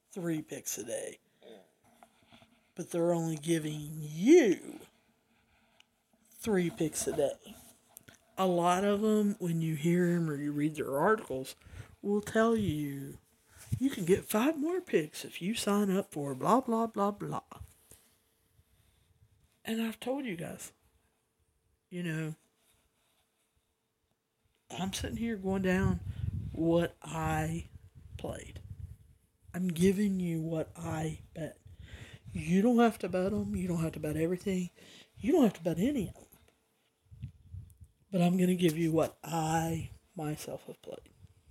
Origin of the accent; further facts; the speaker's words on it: United States; But I don't know any better. I'm an American.